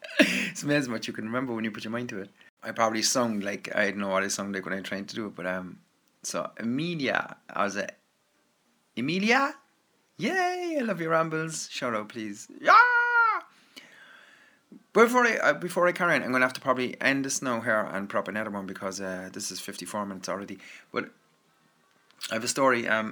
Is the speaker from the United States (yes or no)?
no; Ireland; So as being an Irish person, it would be fairly good, I would say.